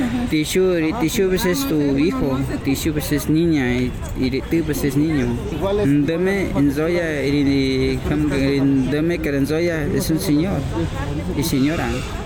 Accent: Toluca, State of Mexico, Mexico; Originario, soy de Toluca, de Temoy, estado de México, Santa Cermeña, Lotomí.

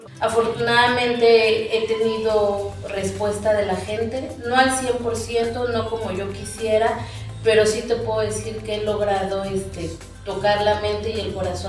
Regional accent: Mexico City, Mexico; now in Colatlán, Mexico; soy nativa de la Ciudad de México y llevo viviendo aquí en la comunidad de Colatlán 10 años. Soy maestra.

